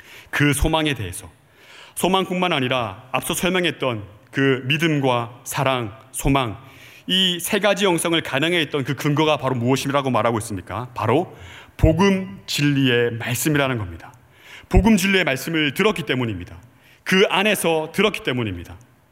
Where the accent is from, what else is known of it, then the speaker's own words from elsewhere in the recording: Geoje, South Gyeongsang, South Korea; 고향이 거제도입니다.